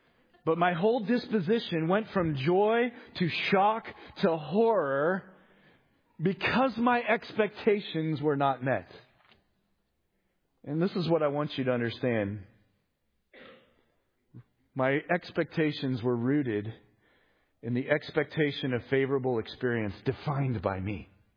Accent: Los Angeles, California, United States; It reminds me of my childhood. I grew up in Los Angeles the first few years of my life. And so I was drawn to a couple of TV shows that were anchored in Los Angeles.

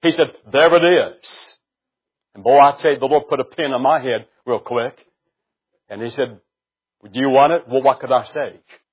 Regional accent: West Virginia, United States; I'm from West Virginia, the north central part of West Virginia. I never heard of y'all. I heard of Yuns guys. That's what we say in the northern part of West Virginia.

